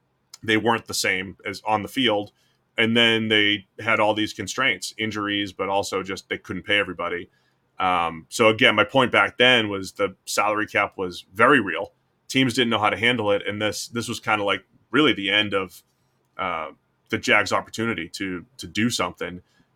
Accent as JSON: {"language": "English", "region": "New England", "country": "United States", "tie": "born or raised there", "said": "You know, I think what was interesting growing up in New England is when in my early childhood, when I was like 7, 8, 9 years old, the Patriots were always blacked out"}